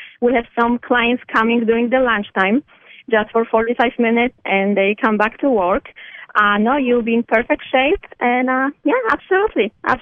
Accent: Poland; English is a second language; as you can easily hear, I wasn't born here. I'm originally from Poland

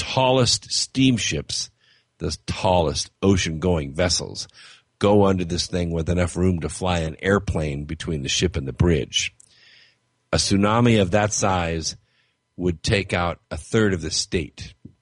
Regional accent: California, United States; I'm from California, so this means a little bit to me.

